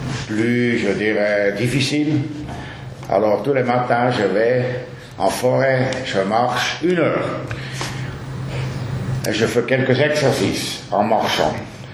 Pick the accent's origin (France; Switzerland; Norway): Switzerland; Kandersteg, Bern; French is a second language; tout le monde sait que je viens de Kandersteg, tout le monde sait que j'ai fait 3 ans à l'école supérieure de commerce à la Neuville, j'essaye de parler le français avec un français fédéral de Kandersteg